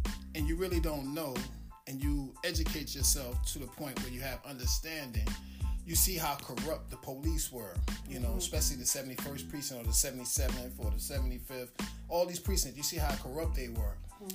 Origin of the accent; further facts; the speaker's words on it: United States; Romeo's Jamaican, I'm American, Black.